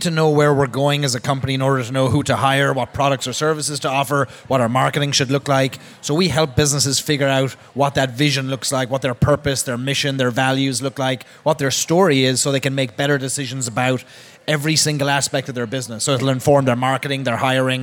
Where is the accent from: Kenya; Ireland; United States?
Ireland; Cork, Munster; I'm from Cork. The whiskey's from Cork. All good things come from Cork.